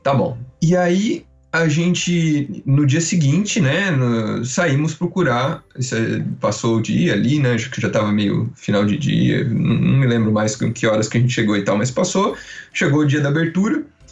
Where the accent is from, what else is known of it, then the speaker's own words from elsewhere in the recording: Piracicaba, São Paulo, Brazil; Eu morava no interior de São Paulo. É, eu sou de Piracicaba, né? Que fica, tipo, umas 4, 5 horas do litoral.